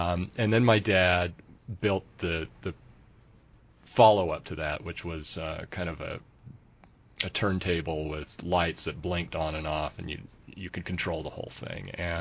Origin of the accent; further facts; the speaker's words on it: Bountiful, Utah, United States; when I was growing up in Bountiful, I started to notice that we were the only Democrats around.